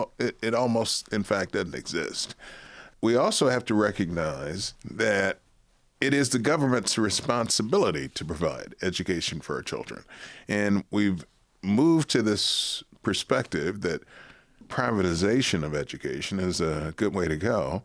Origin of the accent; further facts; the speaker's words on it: Detroit, Michigan, United States; So I was born and raised in Detroit, lived on a street called Lawrence between 12th and 14th.